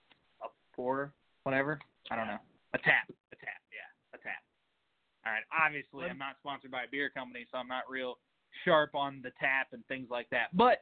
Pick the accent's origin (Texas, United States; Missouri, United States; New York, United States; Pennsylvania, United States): Missouri, United States; I grew up in Missouri with great barbecue.